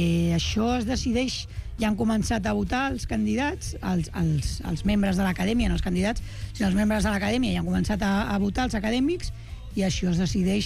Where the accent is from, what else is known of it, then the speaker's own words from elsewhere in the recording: Barcelona, Catalonia, Spain; jo soc de la Trinitat